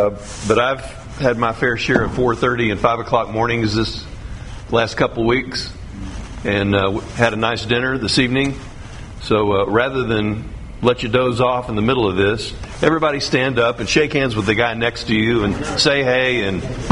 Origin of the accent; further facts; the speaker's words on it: Texas, United States; I'm from Texas.